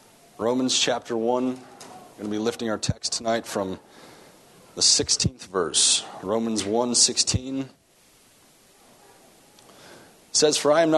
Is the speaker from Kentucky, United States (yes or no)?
no; Michigan, United States; moved away as an adult; I was born in Michigan. I was raised there my entire life until 18 years of age.